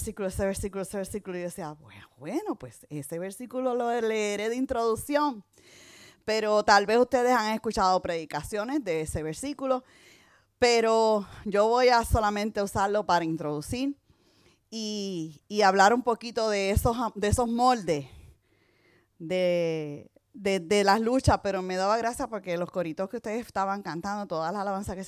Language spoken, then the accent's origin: Spanish; Puerto Rico; soy de Puerto Rico, no pronuncio muy bien la R, tenemos ese problema